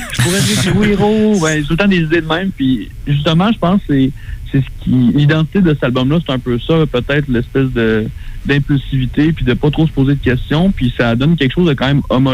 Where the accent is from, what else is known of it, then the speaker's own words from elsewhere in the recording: Thetford Mines, Quebec, Canada; now in Montreal, Canada; Je viens de Thetford Mines, j'habite à Montréal.